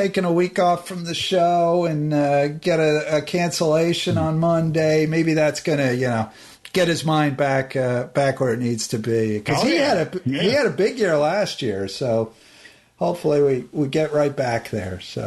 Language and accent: English; New Jersey, United States; Now, Derby Bell, I'm from New Jersey.